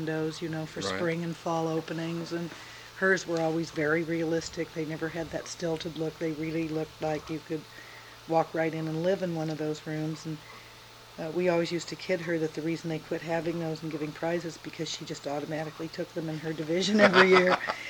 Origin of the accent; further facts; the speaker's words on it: Portland, Oregon, United States; also born or lived in Salem, Oregon; I was born in Salem, Oregon, on January 10th, 1929. And I lived in Salem until I was two, and my parents moved to Portland.